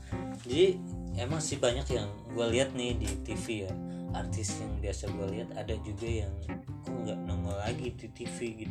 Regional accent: Padang, West Sumatra, Indonesia; gue apa namanya orang Padang nih ya, orang tua gue orang Padang. Jadi gue sempet tinggal di Padang

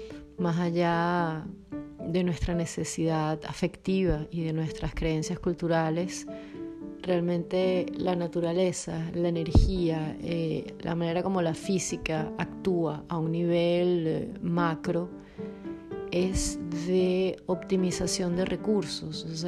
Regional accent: Caracas, Capital District, Venezuela; now in Porto, Portugal; soy de Caracas, Venezuela y vivo en Oporto, en Portugal, desde hace casi 9 meses

